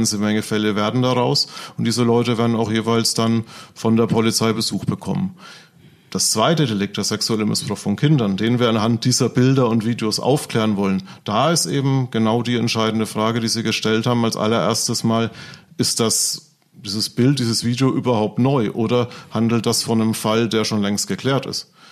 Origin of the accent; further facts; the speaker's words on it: Bavaria, Germany; wo ich herkomme aus Franken, das hört wahrscheinlich jeder